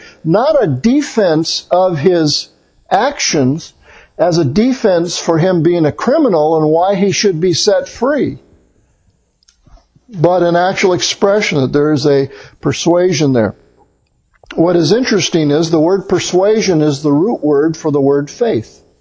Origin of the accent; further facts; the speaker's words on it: United States; born there; I was born in America, a Christian nation, therefore I'm a Christian.